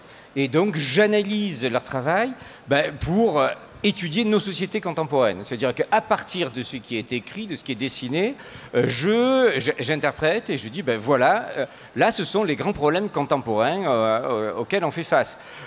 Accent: France; now in Mexico; Quand elle faisait des papiers officiels, nous sommes français, mais les papiers officiels au Mexique

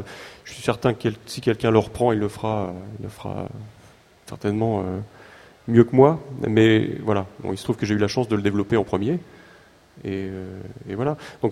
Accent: Normandy, France; Et puis moi, je suis normand, donc il pleut souvent, il fait très sombre assez tôt.

